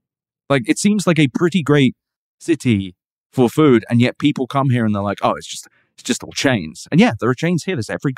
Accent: United Kingdom; I'm British.

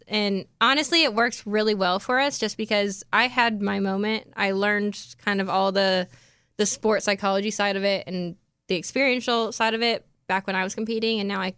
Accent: Iowa, United States; I grew up in Iowa.

